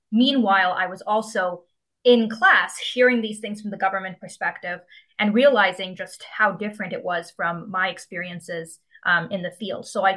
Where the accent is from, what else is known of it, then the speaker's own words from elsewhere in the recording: California, United States; I also had a very unique background. I grew up in the Silicon Valley.